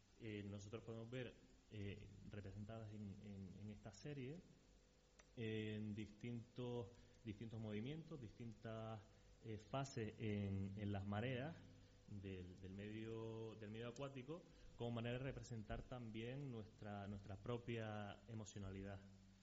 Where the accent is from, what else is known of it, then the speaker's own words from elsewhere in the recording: Canary Islands, Spain; nuestra identidad como canarios y como gran canarios